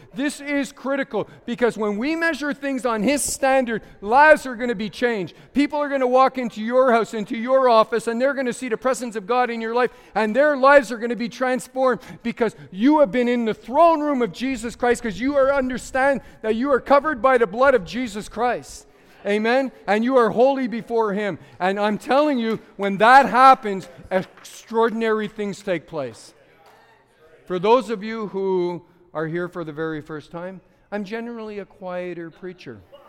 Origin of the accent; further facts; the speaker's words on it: Montreal, Quebec, Canada; We're both from Montreal.